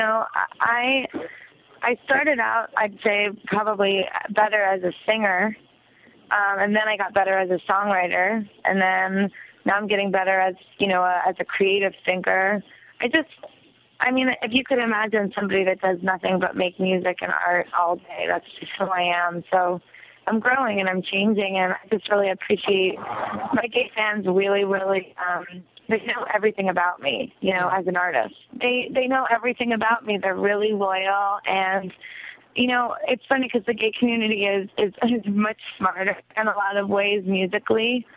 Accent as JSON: {"language": "English", "region": "New York", "country": "United States", "tie": "born or raised there", "said": "Well, I'm from New York, born and raised, and I dropped out of college when I was 19, and I had already been playing out in New York since I was like 15 years old."}